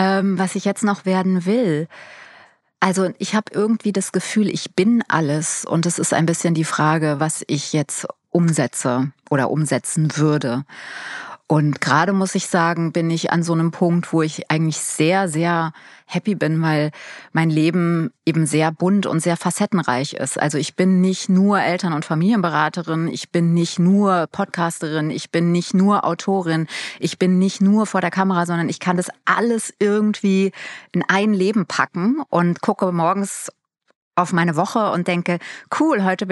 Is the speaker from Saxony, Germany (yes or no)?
no; Limburg, Hesse, Germany; Ich bin ja aufgewachsen in Limburg, was eine sehr kleine Stadt ist. Damals hieß das Kleinstadt, heute würde ich fast sagen Dorf. Also wir wohnten auch da am Waldesrand.